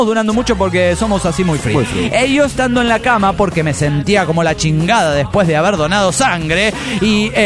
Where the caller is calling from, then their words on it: Cancún, Quintana Roo, Mexico; de Cancún, Quintana Roo, México.